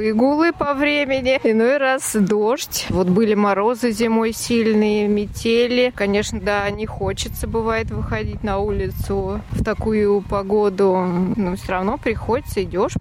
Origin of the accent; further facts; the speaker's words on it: Ryazan, Ryazan Oblast, Russia; Я из Рязани, не работаю, но я в обществе хожу, пою, в клубе выступаю